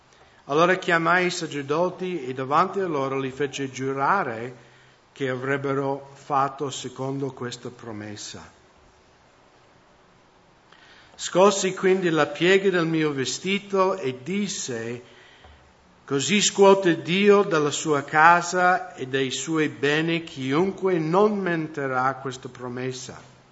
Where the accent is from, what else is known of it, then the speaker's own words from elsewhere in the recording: United States; Italian is a second language; E di nuovo, tornando al discorso di prima, nel mio paese, negli Stati Uniti, molti non credenti vedono questi telepredicatori che sempre vogliono i dollari